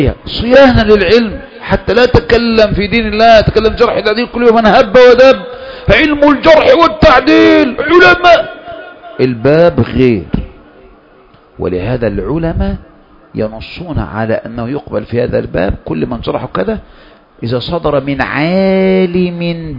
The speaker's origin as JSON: {"language": "Arabic", "country": "Egypt", "said": "إحنا عندنا في مصر"}